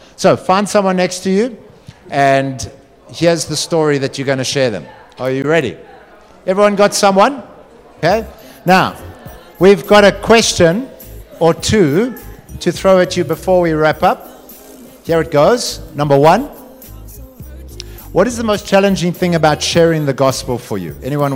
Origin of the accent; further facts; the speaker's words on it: Durban, KwaZulu-Natal, South Africa; You know, I was from Grosvenor Boys on the Bluff. We were not rocket scientists. Most of us smoked way too much grass.